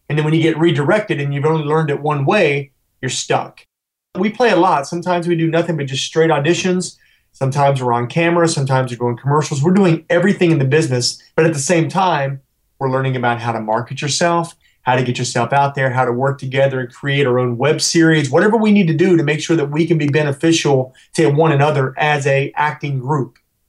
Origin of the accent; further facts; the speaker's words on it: Princeton, West Virginia, United States; No, it's a very small town on the southern tip of West Virginia, on the border of West Virginia, Virginia. When I grew up there